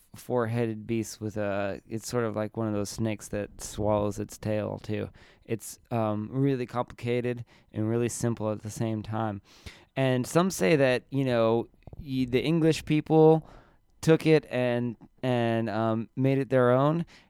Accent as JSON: {"language": "English", "town": "San Francisco", "region": "California", "country": "United States", "tie": "born or raised there", "said": "my hometown of San Francisco, California."}